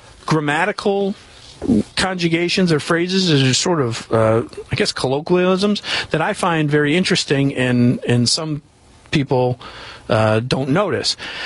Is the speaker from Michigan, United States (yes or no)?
yes; Detroit, Michigan, United States; And then the accents, because I'm not from here. I've mentioned this 8 million times that I grew up in Detroit and Michigan.